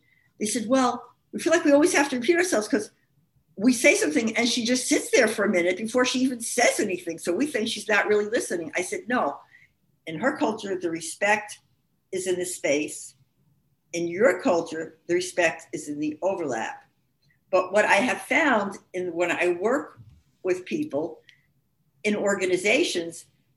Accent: New York City, New York, United States; now in Oregon, United States; I grew up in the Bronx. So for me, I was telling somebody that where I was raised, you always wanted to live on a busy street.

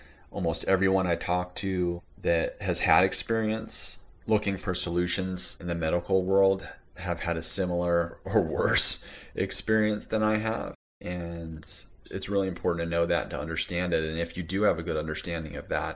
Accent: Pacific Northwest, United States; also born or lived in Southwest United States; I was raised in the Pacific Northwest and the Southwest of the United States. I experienced both rural and urban living environments.

